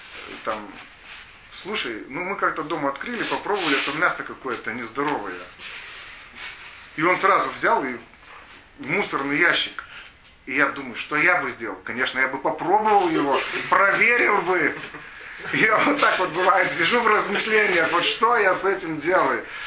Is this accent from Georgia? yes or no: no; Lithuania; Да, я литовец, живу в Литве